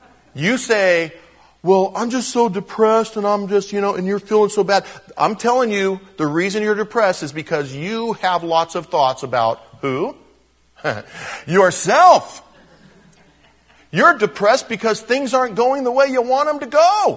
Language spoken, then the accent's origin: English; United States; But I'm going to call it Shema, because I'm just an American.